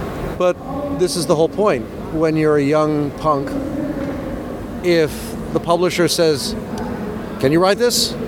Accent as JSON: {"language": "English", "country": "United Kingdom", "said": "And yes, I am British, so what?"}